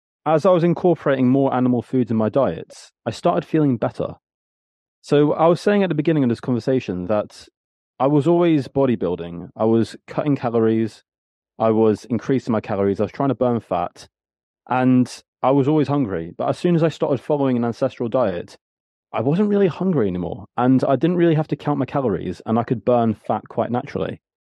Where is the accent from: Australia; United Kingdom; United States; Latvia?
Latvia; So I'm from Latvia, which is in Eastern Europe.